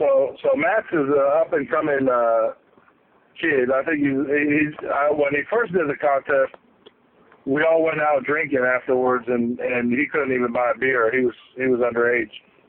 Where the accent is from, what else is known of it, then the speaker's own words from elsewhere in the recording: Chios, North Aegean, Greece; now in United States; So we're from the island that Homer wrote the Odyssey. It's called Chios Island.